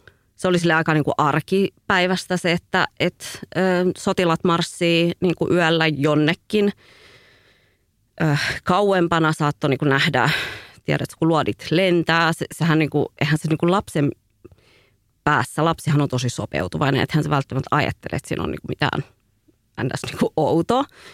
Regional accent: Northern Ethiopia, Ethiopia; born there; Finnish is a second language; mutta mun vanhemmat on eritrealaisia. Eli periaatteessa mä oon eritrealainen, mutta syntynyt Etiopiassa. Mutta mä oon syntynyt siis siellä Pohjois-Etiopiassa niinku vähän niin kuin siinä rajoilla, eli mun äidinkieli on sama kuin mitä on Eritreassa.

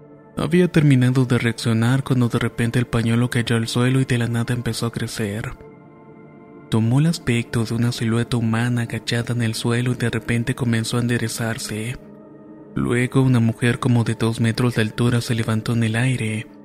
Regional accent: Honduras; soy de Honduras.

